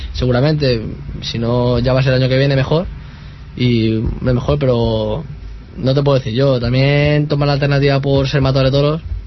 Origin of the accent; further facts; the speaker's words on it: Leganés, Community of Madrid, Spain; yo por suerte soy de Leganés